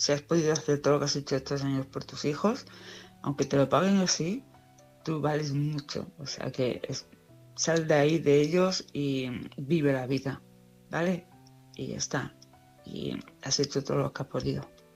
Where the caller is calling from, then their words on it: Palma, Balearic Islands, Spain; de Palma de Mallorca.